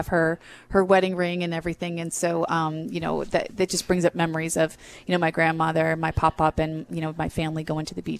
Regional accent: New Jersey, United States; The beach is a special place to me because I grew up on the Jersey Shore, and it was

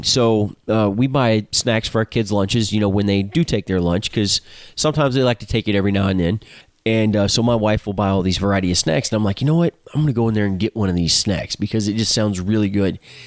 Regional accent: Texas, United States; The same thing in, you know, being born and raised in Texas. It was always like, you don't like the weather in Texas, just wait 5 minutes.

